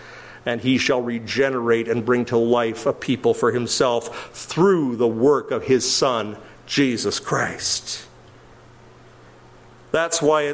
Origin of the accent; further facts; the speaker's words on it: Winnipeg, Manitoba, Canada; Winnipeg's not my hometown. It's the town I grew up in, but I've been in mission so long that this is my hometown.